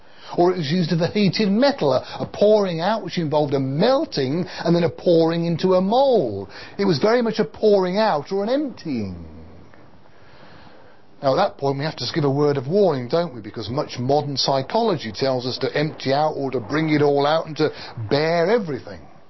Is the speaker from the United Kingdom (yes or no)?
yes; United Kingdom; And however conservative and reserved we may be as individuals and even as a British people, we're not to be afraid of emptying our hearts before God.